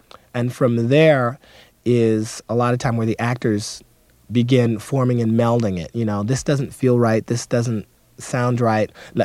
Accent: Detroit, Michigan, United States; You know, growing up in Detroit, it wasn't like, you know, we talked in Swahili at breakfast.

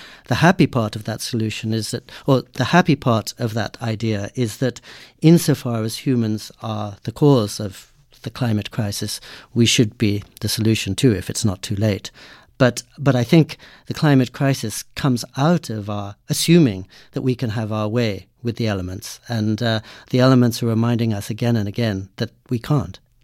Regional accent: England, United Kingdom; I grew up in Anglican schools. So for 15 years in England, I had chapel every morning, chapel every evening.

